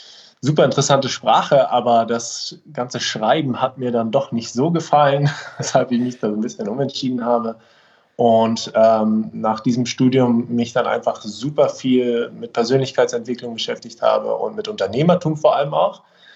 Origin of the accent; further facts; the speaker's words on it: Berlin, Germany; ich komme aus Berlin, tatsächlich auch geboren in Berlin. Das mittlerweile so ein bisschen als Rarität teilweise.